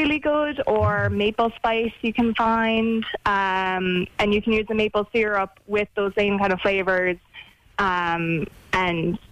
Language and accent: English; Boston, Massachusetts, United States; now in Ireland; I do a little bit, yep. I'm from Boston.